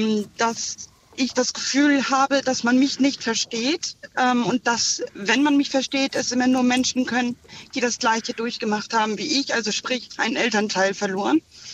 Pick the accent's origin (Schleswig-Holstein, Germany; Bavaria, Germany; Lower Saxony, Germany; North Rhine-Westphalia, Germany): Schleswig-Holstein, Germany; Flensburg; Ja, also ich bin aus Flensburg